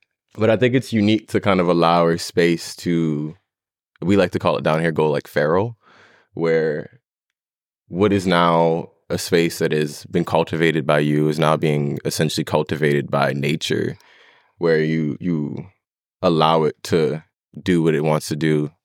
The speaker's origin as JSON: {"language": "English", "town": "Ama", "region": "Louisiana", "country": "United States", "tie": "born or raised there", "said": "Growing up where I grew up in Ama, Louisiana. And my little street at some point was like just woods."}